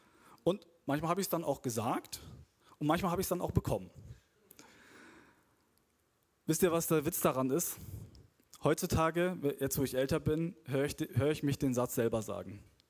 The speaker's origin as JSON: {"language": "German", "region": "North Germany", "country": "Germany", "said": "ich komme aus Norddeutschland eigentlich, zwischen Bremen und Hamburg die Ecke"}